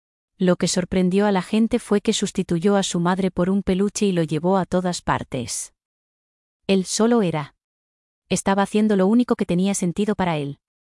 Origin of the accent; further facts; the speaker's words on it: La Puente, California, United States; como crecí, nací y crecí en La Puente, esto significa mucho para mí. Viniendo de mi ciudad natal